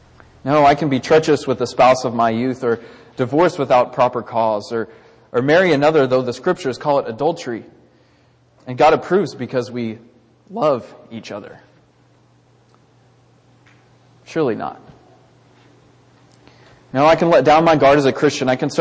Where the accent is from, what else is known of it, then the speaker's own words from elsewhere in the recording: Baytown, Texas, United States; You know, a few years ago, when I was growing up in Baytown, our preacher went to across the street